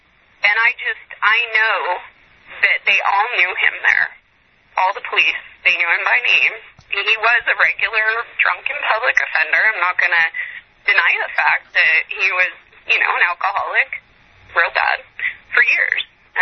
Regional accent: San Jose, California, United States; I grew up in San Jose.

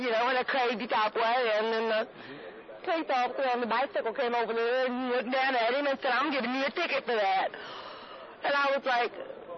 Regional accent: Arkansas, United States; now in Santa Cruz, United States; I'm from Arkansas.

